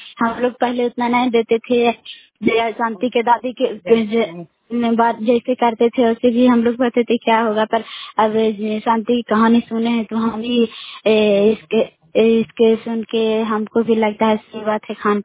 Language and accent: Hindi; Kalyanpur, Bihar, India; हम घर कल्याणपुर वाली से बोल रहे हैं।